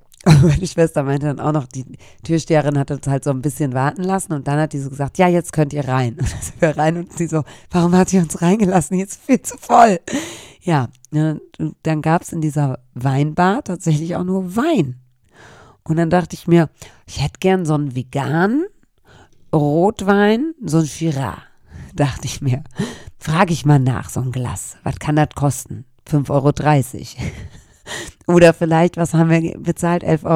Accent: Cologne, North Rhine-Westphalia, Germany; Also schlimmer kann es ja nicht werden für eine Kölnerin.

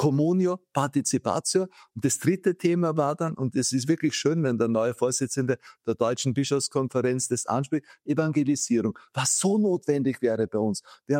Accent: Vienna, Austria; ich bin Wiener

